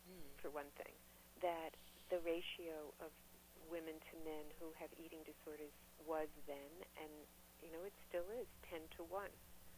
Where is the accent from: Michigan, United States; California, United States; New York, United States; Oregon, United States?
New York, United States; moved away as an adult; now in Boston, United States; I was trained as a feminist therapist when I came from New York originally up here to Boston.